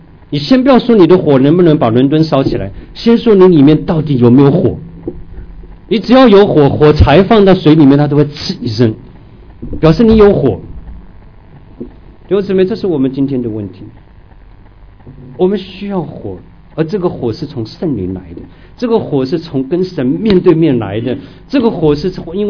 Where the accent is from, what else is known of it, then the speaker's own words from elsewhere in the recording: Tainan, Taiwan; 我以前小的时候在台湾的台南哈